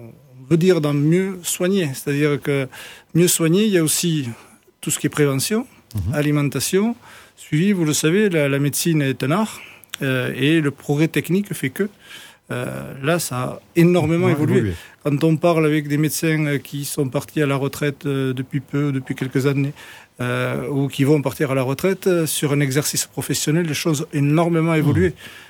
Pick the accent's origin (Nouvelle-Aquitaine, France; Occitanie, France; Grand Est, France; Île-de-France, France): Occitanie, France; Grenade-sur-Garonne; also born or lived in Toulouse; j'ai passé mon enfance et l'adolescence dans un petit village qui s'appelle Grenade-sur-Garonne.